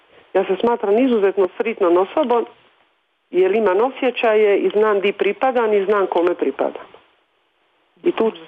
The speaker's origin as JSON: {"language": "Croatian", "country": "Croatia", "lives_now": "Switzerland", "said": "I sad kad je rečeno da sam iz Hrvatske"}